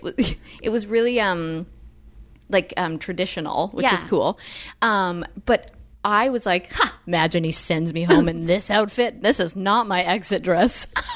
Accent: Leduc, Alberta, Canada; now in Nashville, United States; And I grew up in Leduc.

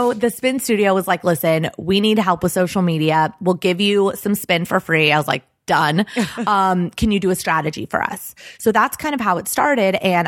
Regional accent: Los Angeles, California, United States; So I grew up in Los Angeles and I didn't really know what I wanted to do.

